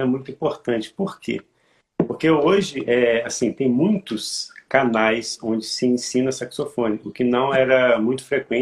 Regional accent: Minas Gerais, Brazil; Você sabe que eu sou mineiro, né?

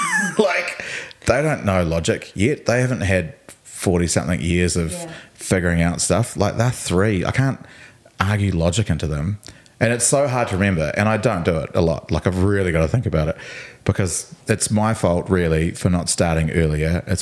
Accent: South Island, New Zealand; So Dad is Palangi, Mum is Tongan. We grew up in the South Island.

